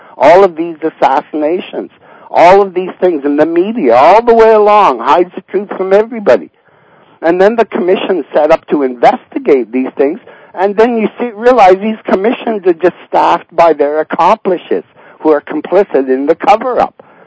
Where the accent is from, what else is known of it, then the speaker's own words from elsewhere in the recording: Canada; I guess I'm saying in a way, as a Canadian, I always grew up like buying into that great fantasy of the American dream